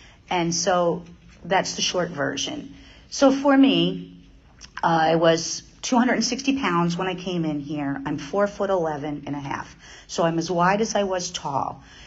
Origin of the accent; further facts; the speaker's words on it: Massachusetts, United States; I'm a food addict, and I am from Massachusetts.